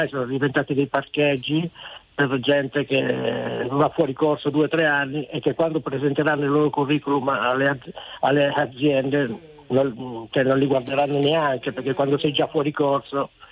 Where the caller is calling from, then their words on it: Milan, Lombardy, Italy; Sono da Milano, provincia di Milano.